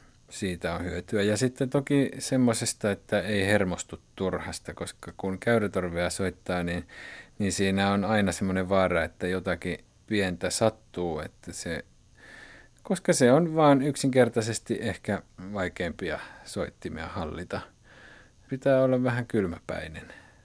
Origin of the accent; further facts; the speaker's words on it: Kajaani, Kainuu, Finland; niin kuin minä kasvoin Kajaanissa